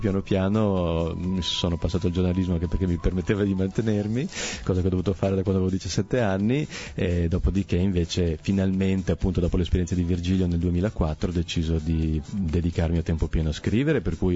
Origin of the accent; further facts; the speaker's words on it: Valdagno, Veneto, Italy; also born or lived in Switzerland; pur essendo nato in Svizzera sono cresciuto a Valdagno, poi fino a 16 anni